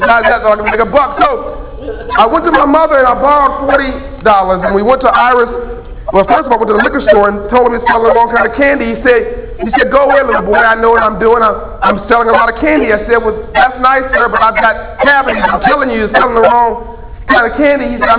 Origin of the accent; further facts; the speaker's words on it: Compton, California, United States; I grew up in Compton, California, South Central LA. So I'm in Compton, I'm 10 years old